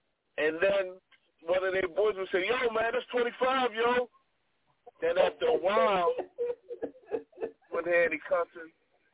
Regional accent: Baltimore, Maryland, United States; growing up in Park Heights, I mean, that's cursing, that's your second language.

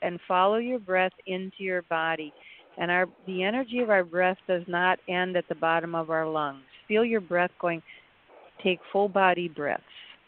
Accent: Milwaukee, Wisconsin, United States; I grew up in Milwaukee.

